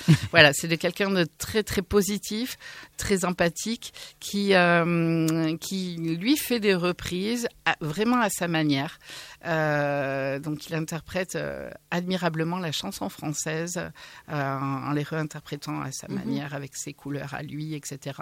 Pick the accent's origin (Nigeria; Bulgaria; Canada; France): France; Ondres, Nouvelle-Aquitaine; Locale, j'ai grandi à Hondres. exactement. Oh, mais je suis née à Bayonne.